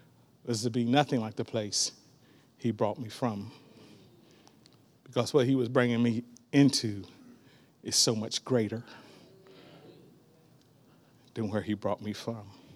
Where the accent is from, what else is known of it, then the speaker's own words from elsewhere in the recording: Virginia, United States; now in Oklahoma, United States; When I came to Oklahoma from Virginia, I was in a pretty much predominantly black environment.